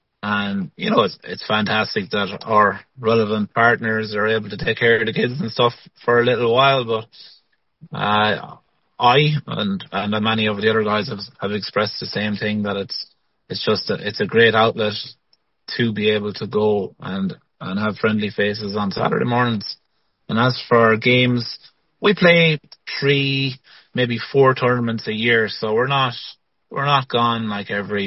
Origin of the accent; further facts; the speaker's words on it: Munster, Ireland; I grew up in North Tipperary, where, you know, hurling is all around me.